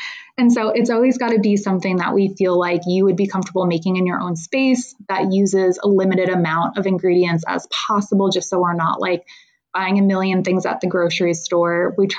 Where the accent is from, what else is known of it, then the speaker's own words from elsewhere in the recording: New York, United States; I think growing up, I grew up on Eastern Long Island